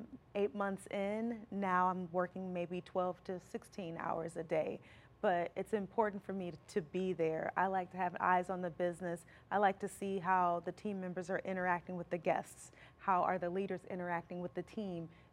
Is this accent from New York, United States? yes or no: no; Alton, Illinois, United States; now in Hazelwood, United States; Originally I'm from Alton, Illinois. Yes, mm-hmm, and I live in Hazelwood now.